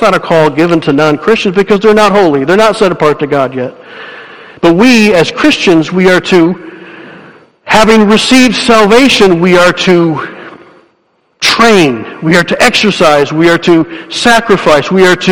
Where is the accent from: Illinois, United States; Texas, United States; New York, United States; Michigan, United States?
Michigan, United States; As I was growing up in Dutch West Michigan, I was taught from a very young age truisms.